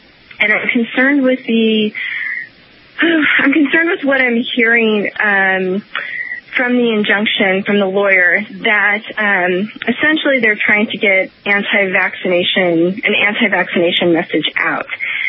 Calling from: California, United States; I'm calling from California regarding the SB 277 injunction.

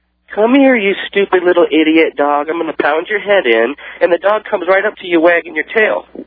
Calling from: Crown Point, Indiana, United States; Crown Point, Indiana, Alex.

